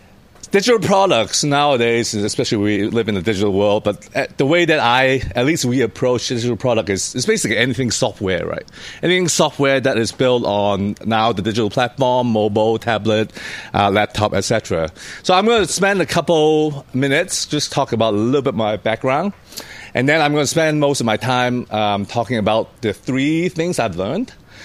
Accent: Hong Kong; born there; English is a second language; I was born in Hong Kong. I'm Cantonese.

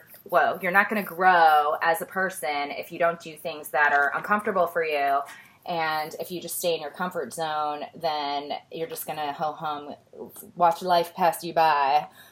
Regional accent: Midwest, United States; Oh, yeah. I'm from the Midwest.

